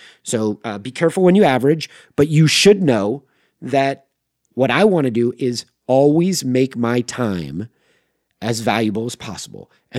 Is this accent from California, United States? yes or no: yes; Manhattan Beach, California, United States; which isn't far from where I grew up in Manhattan Beach and Hermosa Beach, California.